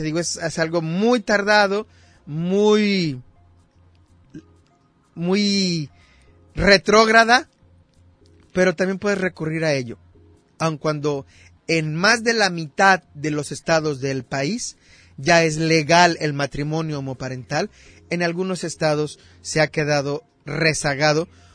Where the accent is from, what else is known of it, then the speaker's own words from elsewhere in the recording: Tamaulipas, Mexico; Tamaulipas, de donde yo soy originario